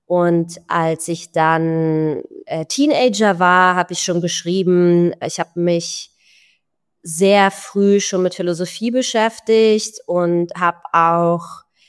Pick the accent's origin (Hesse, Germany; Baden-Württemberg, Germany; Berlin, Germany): Berlin, Germany; Also ich bin aus Berlin-Pankow. Ich bin 81 geboren, das heißt noch hinter der Mauer und bin hinter der Mauer in der DDR aufgewachsen.